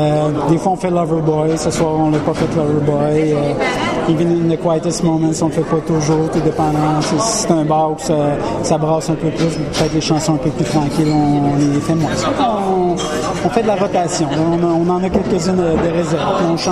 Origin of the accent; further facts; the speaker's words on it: Quebec City, Quebec, Canada; moi, je suis originaire de Québec. Ça fait que j'aime ça jouer ici.